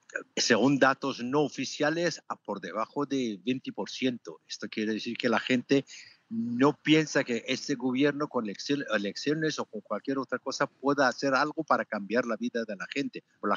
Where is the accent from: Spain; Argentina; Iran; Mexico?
Iran; moved away as an adult; also born or lived in Italy; Yo me fui de Irán para estudiar a la universidad en 1969